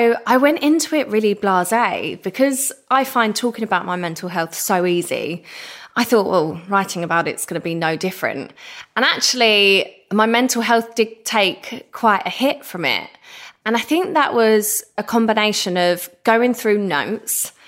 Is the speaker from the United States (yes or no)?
no; East of England, United Kingdom; or I'm the girl from Essex that did good.